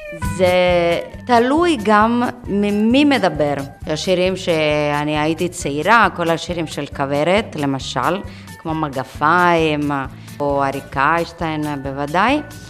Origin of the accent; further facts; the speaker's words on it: Rome, Lazio, Italy; Hebrew is a second language; now in Israel; אני באתי מרומא, איטליה. בשבילי ללמוד עברית זה אתגר, וגם זה ממש מעניין.